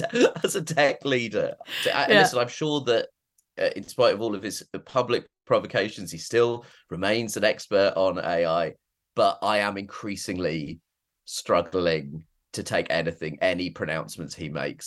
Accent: United Kingdom; born there; even though I am British and was born in Britain, I feel somewhere deep in my genes, I hear the sounds of my ancestors laughing their asses off.

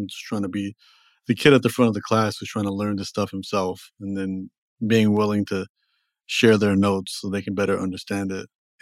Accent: Toronto, Ontario, Canada; also born or lived in Los Angeles; Okay, so I'm from Toronto originally

